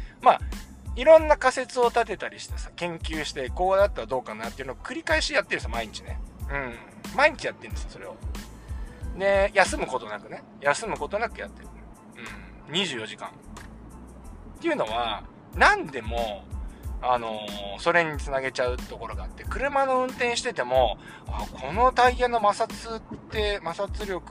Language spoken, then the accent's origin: Japanese; Kujūkuri, Chiba, Japan; 僕ほら九十九里の方のさ出身なんですよね。九十九里浜ってあるじゃないですか、千葉県にね。九十九里浜ですよね、外房とか言われてるところですよね。